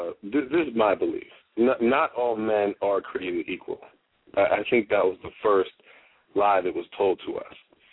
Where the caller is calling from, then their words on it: Miami, Florida, United States; I'm calling from Miami, Florida.